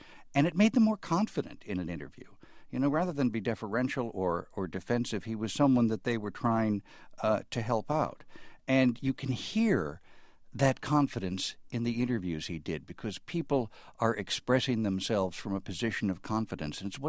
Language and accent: English; Chicago, Illinois, United States; If I might speak as a Chicagoan, he made our city sing.